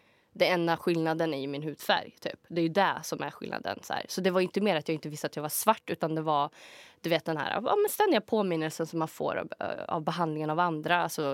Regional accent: Skoghall, Värmland, Sweden; Men jag är från en liten ort som heter Skoghall. Utanför Karlstad, ungefär 7 kilometer. Bor typ 15 000 när jag växte upp i alla fall.

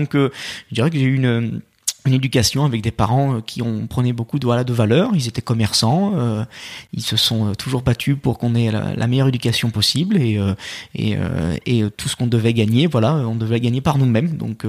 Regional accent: Lyon, Auvergne-Rhône-Alpes, France; Je suis lyonnais. J'ai eu la chance en plus de grandir dans une ville qui a été 7 fois championne de France. Je suis né avec un ballon doré dans la bouche, passionné de ma ville

